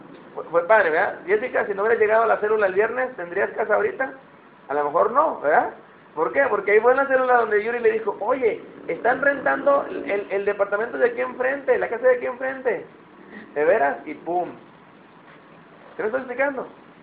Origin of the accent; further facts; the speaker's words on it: Mexico; Y voy a regatearle, porque somos los mexicanos, ¿verdad?